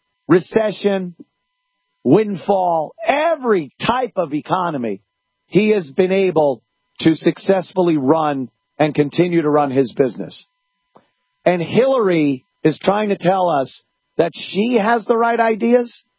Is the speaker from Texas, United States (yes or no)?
no; New York, United States; I look at a state like my home state of New York.